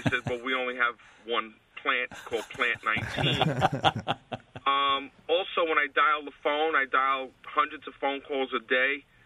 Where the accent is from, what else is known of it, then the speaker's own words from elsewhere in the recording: Queens, New York, United States; I grew up in Richmond Hill, Queens. I'm out in Long Island now.